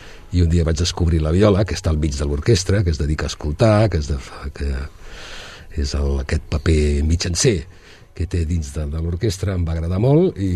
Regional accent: Sabadell, Catalonia, Spain; also born or lived in Barcelona; Jo vaig néixer a Barcelona, jo soc del barri de Mar de Sabadell.

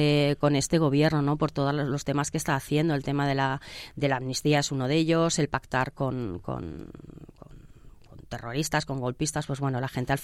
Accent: Catalonia, Spain; como catalana

